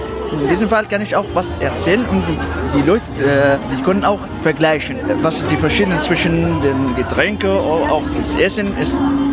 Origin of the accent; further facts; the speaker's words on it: Syria; German is a second language; now in Germany; Ich komme aus Syrien, deswegen habe ich auch was angebietet